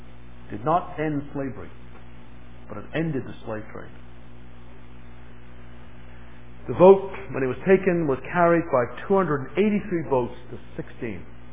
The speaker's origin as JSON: {"language": "English", "region": "England", "country": "United Kingdom", "tie": "born or raised there", "said": "I was raised in England, and there was still in that period as a young boy"}